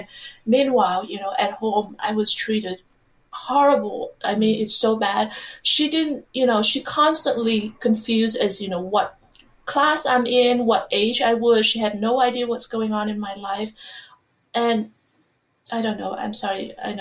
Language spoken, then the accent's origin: English; Vietnam; I grew up in Vietnam, so the society is very much against divorce and broken families.